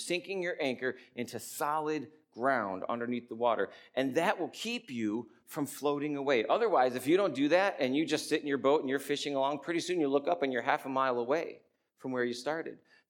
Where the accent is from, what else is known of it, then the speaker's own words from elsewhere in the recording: New York, United States; Where I grew up in Western New York, upstate New York is a completely different place